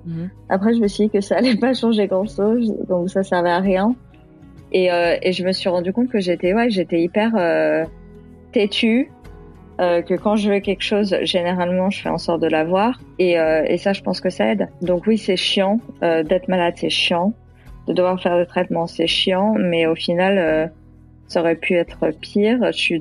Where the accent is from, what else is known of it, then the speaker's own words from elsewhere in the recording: France; Je fais « Tiens, mais foutez-moi la paix, je suis française. Enfin, j'ai habité ici, je sais pas ce que vous voulez de plus. »